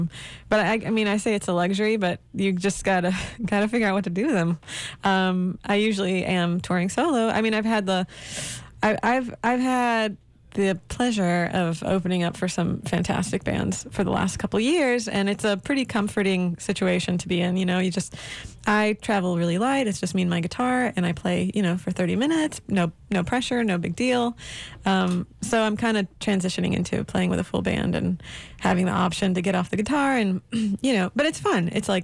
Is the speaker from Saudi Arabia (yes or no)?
yes; Saudi Arabia; also born or lived in Aleppo, Syria; now in United States; So I was born in Syria, Aleppo, Syria. I was part of the Armenian diaspora there. But I was raised in Saudi Arabia, and kind of in Syria too. All of our extended family was there.